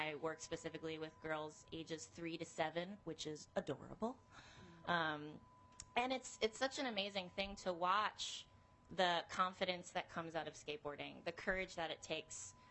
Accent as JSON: {"language": "English", "region": "New York", "country": "United States", "tie": "born or raised there", "said": "So I grew up outside New York City, did not have access to skate parks, very much like the suburbs of the Twin Cities."}